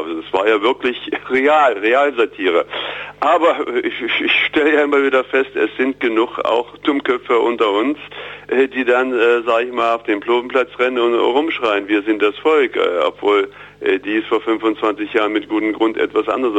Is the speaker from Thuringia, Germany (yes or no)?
yes; Thuringia, Germany; Also für mich war es einfach als Thüringer, jemand, der lange in Thüringen lebt und auch hier engagiert ist